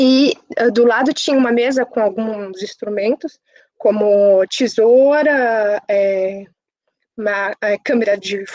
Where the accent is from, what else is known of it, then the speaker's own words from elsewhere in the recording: Brazil; Como eu sou brasileira, eu sempre fui muito associada